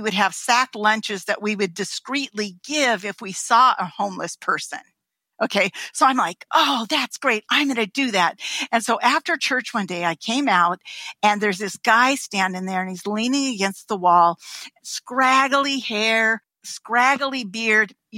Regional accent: California, United States; And he said, California. I go, oh, me too. Small world.

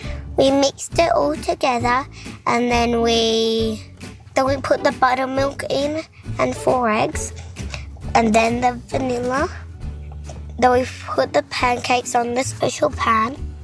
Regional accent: Western Australia, Australia; I am 6 years old. I am from Western Australia

